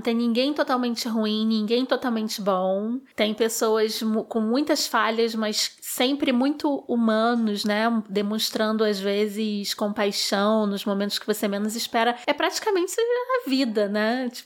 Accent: Rio de Janeiro, Brazil; Sou nascida e criada no subúrbio do Rio de Janeiro.

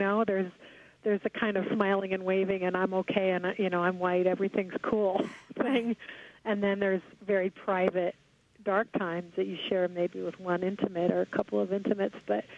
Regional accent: Scotland, United Kingdom; Yeah, I grew up in Scotland as a child, and that's very Presbyterian.

